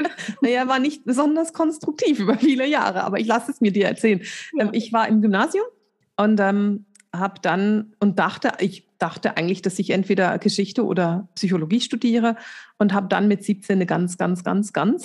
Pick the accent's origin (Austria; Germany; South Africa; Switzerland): Switzerland; weil ich bin in der Schweiz aufgewachsen. Ich bin Schweizerin